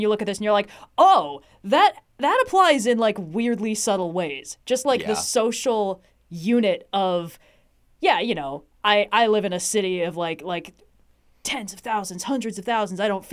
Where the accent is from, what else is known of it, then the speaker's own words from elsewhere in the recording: United States; We understand what it feels like to be like, yeah, I'm American, but mostly I'm from my city, you know?